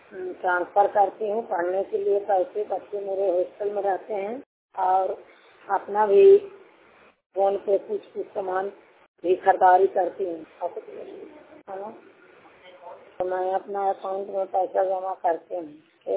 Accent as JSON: {"language": "Hindi", "region": "Bihar", "country": "India", "said": "मैं पूना ग्राम की रहने वाली हूँ। एलसा थाना अनाइसा है, जिला नालंदा की रहने वाली हूँ।"}